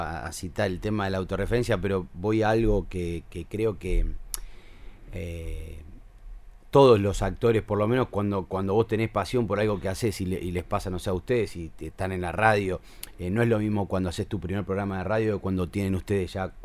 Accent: Rosario, Santa Fe, Argentina; uno siempre feliz de que somos de acá, somos de Rosario.

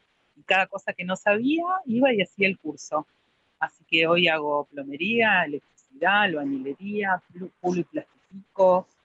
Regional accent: Buenos Aires, Argentina; born there; Mira, nací en Capital Federal.

